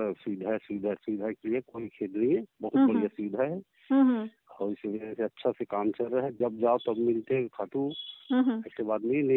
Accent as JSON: {"language": "Hindi", "town": "Tihri Para", "region": "Chhattisgarh", "country": "India", "tie": "born or raised there", "said": "मैं गंडई टिहरी पारा जिला रामनगर में रहता हूँ और मेरा गांव टिहरी पारा पड़ता है, वार्ड नंबर 13।"}